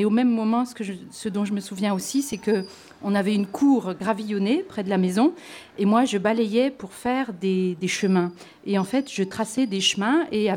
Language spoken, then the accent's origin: French; Grand Est, France; moi, je ne suis pas du midi de la France, je suis des Vosges, des montagnes.